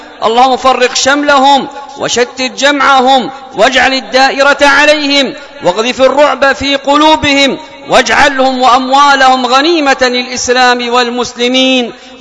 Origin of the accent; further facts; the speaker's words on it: Yemen; اللهم احفظ بلادنا اليمن وسائر بلاد المسلمين